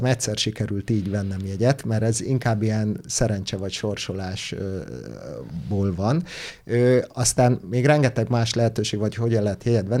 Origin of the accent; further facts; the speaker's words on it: Hungary; én is úgy pályáztam, hogy Magyarországról vagyok